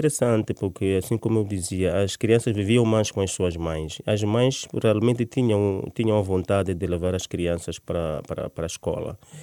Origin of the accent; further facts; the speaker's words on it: Maputo, Maputo City, Mozambique; born there; Sim, nasci no Chipamanine. Já passam quase 48 anos que nasci no Chipamanine e era um bairro pobre ainda hoje, mas tem a vantagem também de ser um bairro periférico à grande cidade de Maputo.